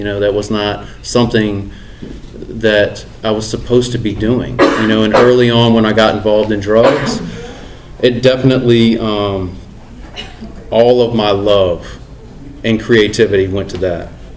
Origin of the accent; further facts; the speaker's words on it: New Orleans, Louisiana, United States; also born or lived in Thibodaux / Mississippi; I'm from New Orleans, right outside New Orleans. Born and raised. I spent a lot of time in New Orleans. Lived in New Orleans for about 10 years. Lived in Thibodaux. Lived in Mississippi.